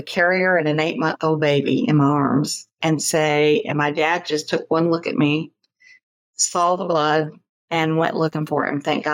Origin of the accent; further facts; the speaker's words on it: Virginia, United States; Well, for me, I grew up in Virginia.